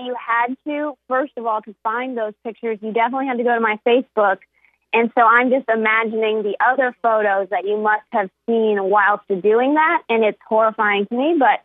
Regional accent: Houston, Texas, United States; born there; But my mom moved from Russia right before I was born in Houston.

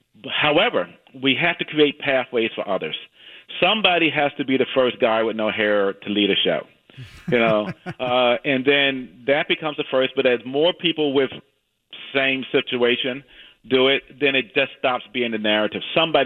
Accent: Virginia, United States; now in McMinnville, United States; I came from Virginia. There are people in Virginia who are still fighting the battle of Northern aggression.

